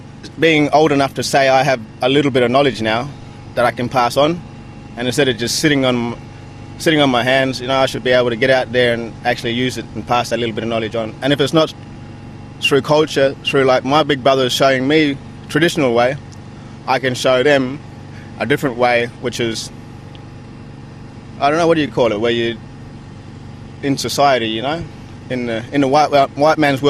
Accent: Broome, Western Australia, Australia; I grew up in Broome with my mother and my five sisters.

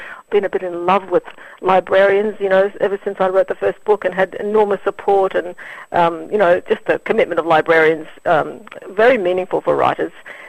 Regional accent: Brisbane, Queensland, Australia; the place I grew up on, the land I grew up on in New Farm in Brisbane

